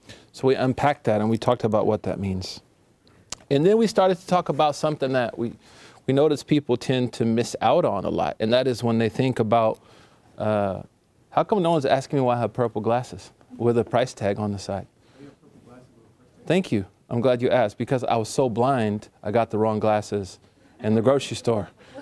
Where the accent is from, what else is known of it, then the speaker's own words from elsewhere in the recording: Oklahoma, United States; I'm from Oklahoma.